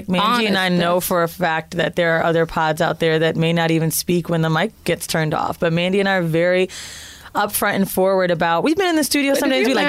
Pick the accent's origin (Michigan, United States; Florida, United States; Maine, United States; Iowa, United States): Florida, United States; Orlando; also born or lived in San Francisco; I grew up in Orlando. No, I was born in San Fran. We moved to Miami and my mom had to have a place in Miami